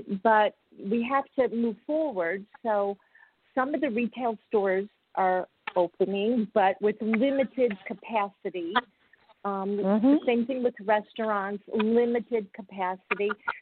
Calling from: California, United States; I'm calling from California.

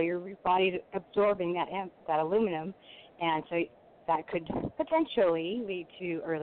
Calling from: California, United States; Hello, I'm calling from California, Southern California, actually

